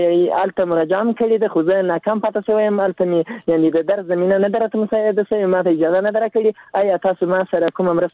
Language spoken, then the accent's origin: Pashto; Zabul, Afghanistan; now in Ghazni, Afghanistan; زه د زابل يم دلته وسیرم دلته غزنی کې د ورځې په یو کار مصرف یم